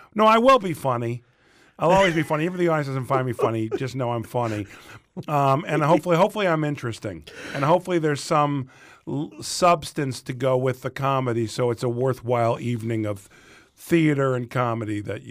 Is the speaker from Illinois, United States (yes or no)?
yes; Morton Grove, Illinois, United States; also born or lived in Chicago; Because a lot of times, you know, that people get it wrong. I'm from Morton Grove. The Sun-Times, for whatever reason, for a long time, called me Mount Prospect-born